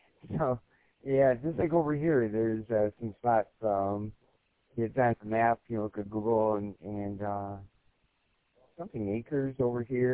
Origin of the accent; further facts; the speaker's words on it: Detroit, Michigan, United States; I grew up in Detroit